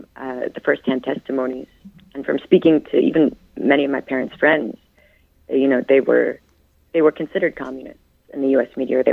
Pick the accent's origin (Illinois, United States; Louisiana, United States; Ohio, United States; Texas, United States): Illinois, United States; Chicago; coming from my background, I grew up in Chicago in the United States, and the idea that there were that many parties in this small country was incredible.